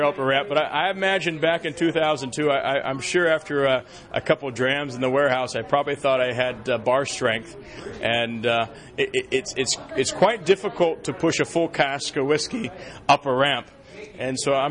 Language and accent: English; United States; And to me, as an American, I thought to myself, why couldn't I have that experience back in the United States?